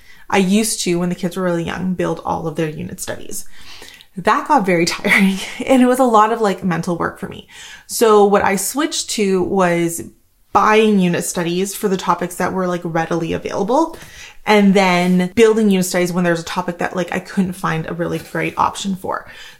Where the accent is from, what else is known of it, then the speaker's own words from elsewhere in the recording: Canada; I'm Canadian though, and that shipping is insane.